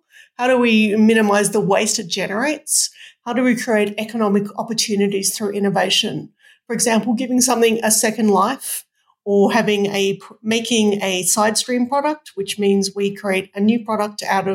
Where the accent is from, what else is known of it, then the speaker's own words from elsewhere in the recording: Australia; which as an Australian is pretty funny because that's how we make Vegemite, which everyone knows is our national treasure.